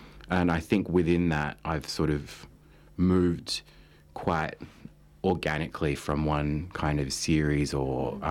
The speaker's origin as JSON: {"language": "English", "town": "Melbourne", "region": "Victoria", "country": "Australia", "said": "I'm an artist from Nam, Melbourne."}